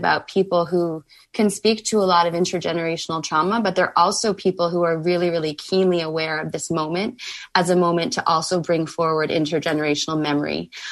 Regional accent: Toronto, Ontario, Canada; I grew up in Toronto and went to pretty progressive elementary schools in that city.

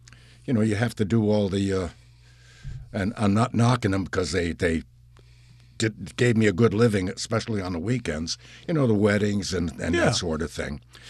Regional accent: Albany, United States; I'm from Albany.

